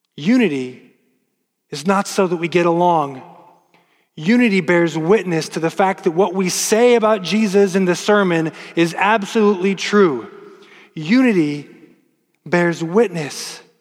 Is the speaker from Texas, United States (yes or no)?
yes; Texas, United States; Now, I'm just from West Texas, so I don't have a dog in that fight.